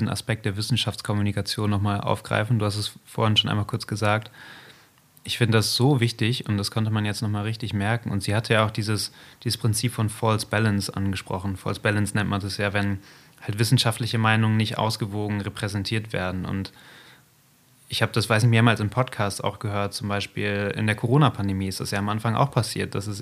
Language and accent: German; Germany; wir jetzt direkt am Meer wohnen und vorher auch, weiß nicht, wir kommen beide so aus dem Umland von Bremen, irgendwie haben da mal gewohnt.